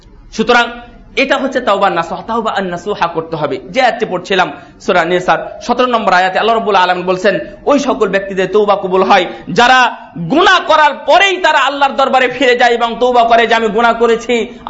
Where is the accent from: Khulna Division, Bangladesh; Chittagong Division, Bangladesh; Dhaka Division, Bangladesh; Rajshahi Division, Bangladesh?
Rajshahi Division, Bangladesh; Bagha; আমার বাড়ি রাজশাহী বাঘা থানা, আপনারা জানেন হয়তো বা … আমি ছোট ভাই।